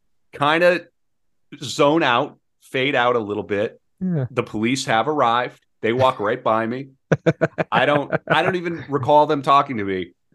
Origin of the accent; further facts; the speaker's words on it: North Dakota, United States; Like, and I'm from the Midwest. I'm pretty demonstrative. I'm from North Dakota. I'm not from Minnesota, but I spend enough time in Minnesota where I don't really like confrontation.